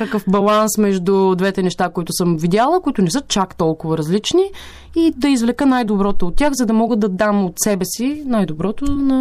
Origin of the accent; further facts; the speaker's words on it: Varna, Varna Province, Bulgaria; след това се прибирам в Варна, родния ми град